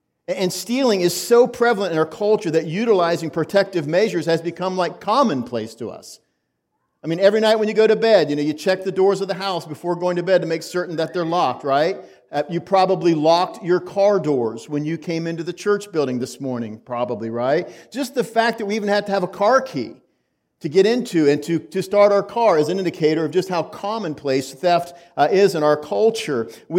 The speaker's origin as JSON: {"language": "English", "town": "Utica", "region": "New York", "country": "United States", "tie": "born or raised there", "said": "As a kid growing up in Utica, your bicycle was like your everything, wasn't it?"}